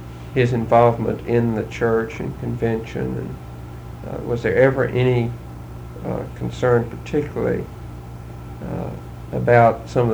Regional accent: Tennessee, United States; I grew up in West Tennessee

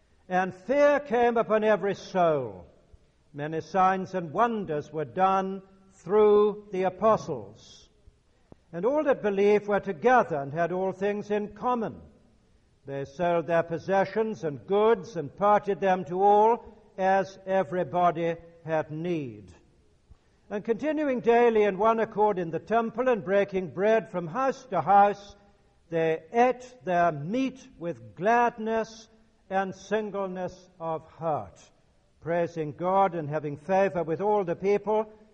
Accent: England, United Kingdom; Now, you and I, of course, belong to different cultures. That is to say, I am both English and Episcopalian, which makes me doubly alien to you.

